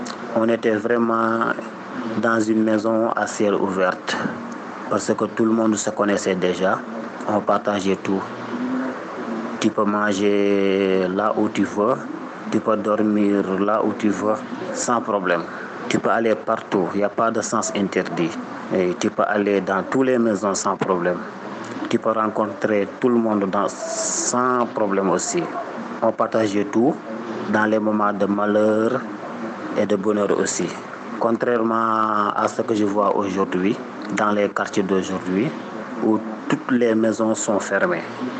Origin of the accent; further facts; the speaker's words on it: Dakar, Senegal; now in Nouakchott, Mauritania; je suis sénégalais qui vit à Nouakchott, en Mauritanie. Et je me rappelle quand on était jeune, on vivait dans le banlieue dakarois, dans un quartier qui s'appelle Aïnouman 3.